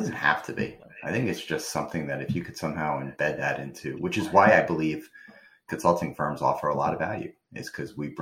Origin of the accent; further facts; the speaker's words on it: New Jersey, United States; any chance I get to make fun of my home state, it's always good to do.